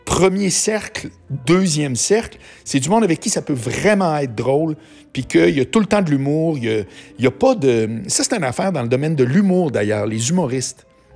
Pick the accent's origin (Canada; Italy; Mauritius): Canada; Quebec City, Quebec; Moi, je viens de Québec, eux autres sont encore à Québec.